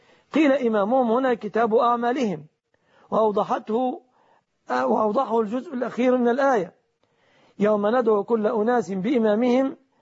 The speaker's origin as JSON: {"language": "Arabic", "country": "Egypt"}